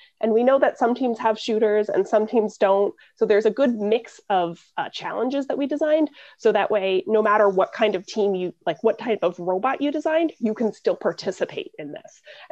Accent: Tucson, Arizona, United States; So I actually started out as a student in high school on a team. I'm from Tucson, Arizona.

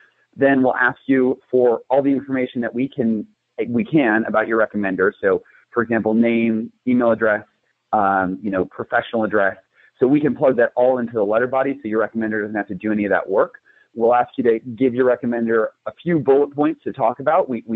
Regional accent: Cleveland, Ohio, United States; So I'm actually from the Cleveland area.

